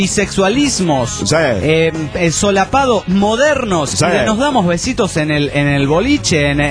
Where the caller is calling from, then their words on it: San Luis, Argentina; also born or lived in Buenos Aires; de San Luis, República Argentina.